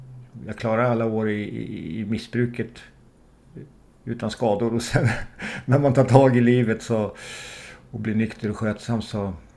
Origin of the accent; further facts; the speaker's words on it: Västerås, Västmanland County, Sweden; Ja, jag är från Västerås och jag hamnade i tidig ålder lite snett.